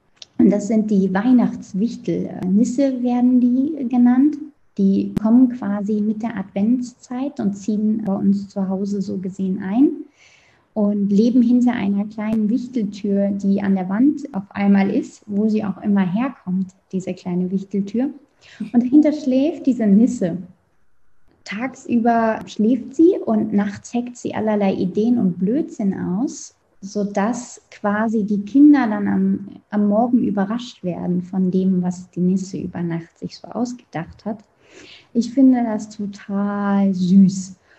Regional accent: North Rhine-Westphalia, Germany; Ich komme aus der Nähe von Köln, da ist es sehr katholisch.

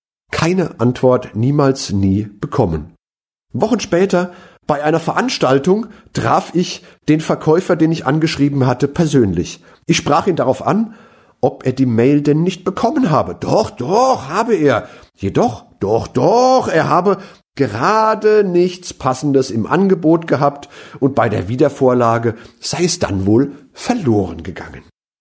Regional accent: Mainz, Rhineland-Palatinate, Germany; als Mainzer habe ich dazu etwas zu sagen.

